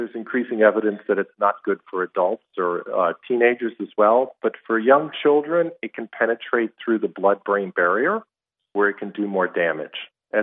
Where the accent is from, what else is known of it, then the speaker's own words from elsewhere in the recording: Ohio, United States; also born or lived in Indiana; I grew up in Ohio, and much of my adult life was in Indiana, where I worked with lead poisoned children